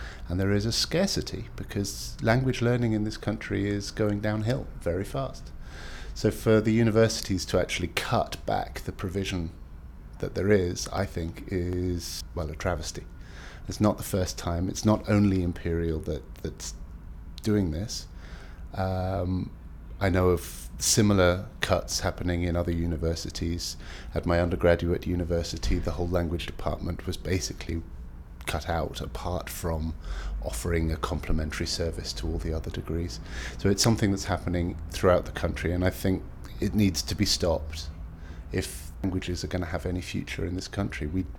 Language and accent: English; South East England, United Kingdom; now in North Yorkshire, United Kingdom